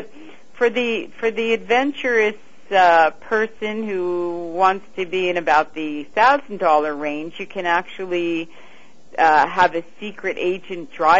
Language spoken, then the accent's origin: English; New York City, New York, United States; No, I don't, but I did grow up here in New York.